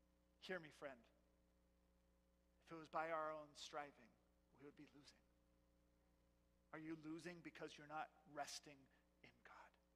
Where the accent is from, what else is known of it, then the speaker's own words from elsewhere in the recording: Joshua Tree, California, United States; When I was little, there was a really, really big earthquake by my hometown. I lived in Joshua Tree.